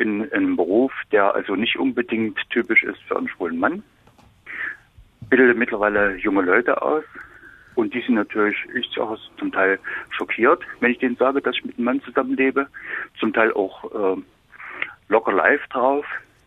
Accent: East Germany, Germany; Naja, ich sag mal so, ich bin halt in der DDR groß geworden

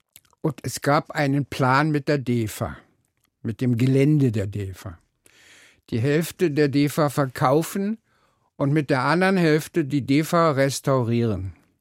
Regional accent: East Germany, Germany; woher sollte ich als Ossi in dieser Zeit eine CD nehmen?

